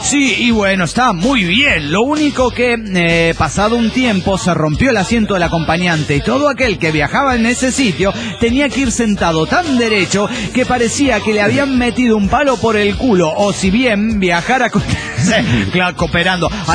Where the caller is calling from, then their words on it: Málaga, Andalusia, Spain; de Málaga, España.